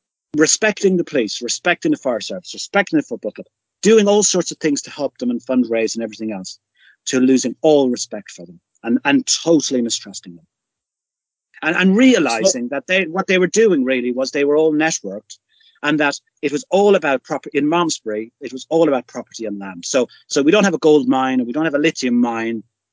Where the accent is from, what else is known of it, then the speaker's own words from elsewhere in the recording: Ireland; So I'm Irish from the Republic of Ireland.